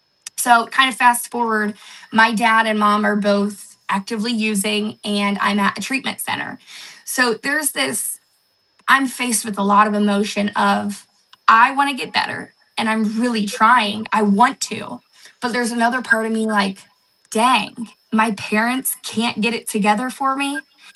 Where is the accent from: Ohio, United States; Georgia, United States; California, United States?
Ohio, United States; Akron; Because I'm originally from Akron, so we were living towards that way.